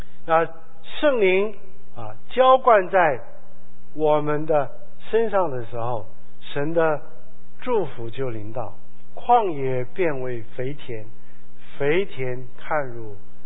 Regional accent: China; 我们中国人说十年树木，百年树人。

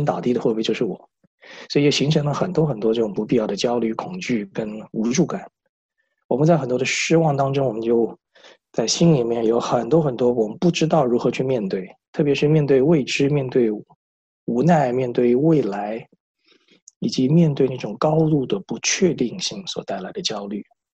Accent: United States; 我们从美国来，美国4月15号应该是我们的报税日

